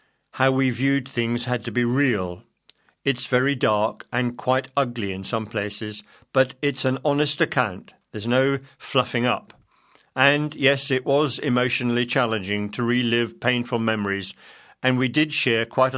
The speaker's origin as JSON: {"language": "English", "town": "Leicester", "region": "East Midlands", "country": "United Kingdom", "tie": "born or raised there", "said": "Playing for England at all levels, from schoolboys through to international, while at my hometown club, Leicester City, playing for England in 3 World Cups"}